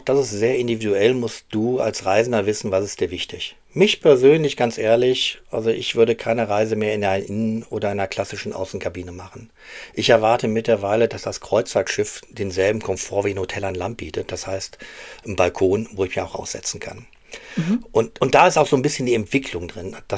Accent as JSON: {"language": "German", "town": "Düsseldorf", "region": "North Rhine-Westphalia", "country": "Germany", "said": "Ich komme aus Düsseldorf, da kenne ich Schafe nur vom Rheinufer"}